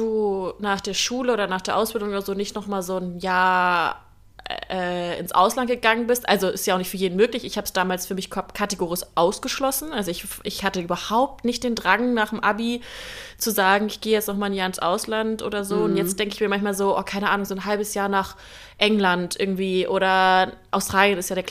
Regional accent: Germany; ich würde für immer Deutschland, meine Heimat verlassen, kann ich ganz klar sagen, nein, dafür bin ich zu gerne hier, zu gerne bei meiner Familie in der Nähe.

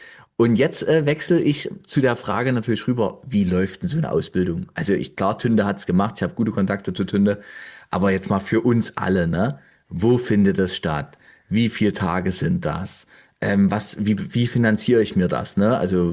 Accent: Weinböhla, Saxony, Germany

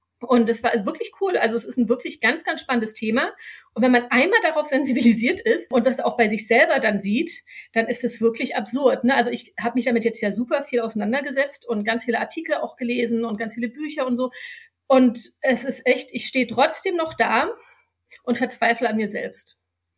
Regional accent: Berlin, Germany; also born or lived in Chemnitz; ich komme aus Berlin

